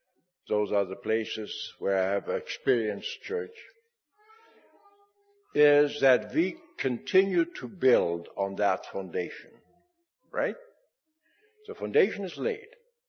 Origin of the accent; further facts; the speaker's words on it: Paraguay; in my childhood church where I grew up in Paraguay